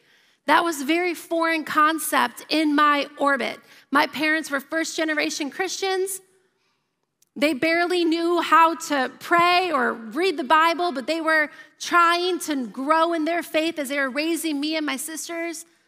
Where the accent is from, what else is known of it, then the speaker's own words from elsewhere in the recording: Ohio, United States; except I know it's not God's will that he's a Michigan fan and I'm from Ohio.